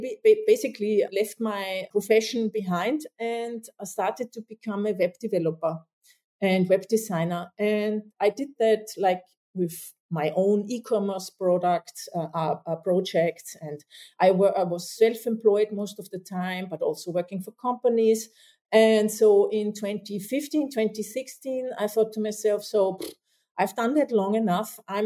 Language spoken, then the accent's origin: English; Austria; English is a second language; I say we now in Europe. I'm from Austria.